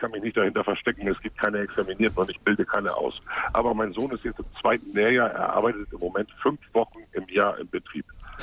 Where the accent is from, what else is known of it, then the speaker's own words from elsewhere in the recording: Hamburg, Germany; born there; Ich bin gebürtiger Hamburger. Ich bin irgendwann rausgezogen